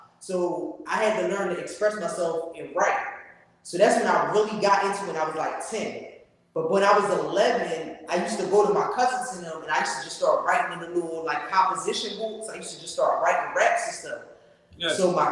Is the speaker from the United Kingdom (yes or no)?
no; Camden, New Jersey, United States; All right, first and foremost, I'm from Camden, East Side to be exact. You feel what I'm saying? So shout out to the East Side of here.